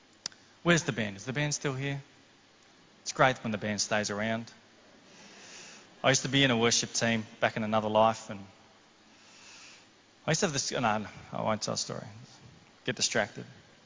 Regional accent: Mount Isa, Queensland, Australia; born there; I was born in Mount Isa. If you can forgive me for that, I was born in Mount Isa.

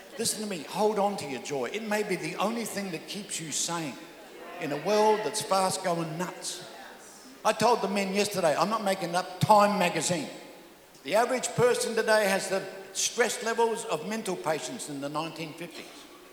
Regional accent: Darwin, Northern Territory, Australia; I'm from Darwin. I haven't even seen a freeway.

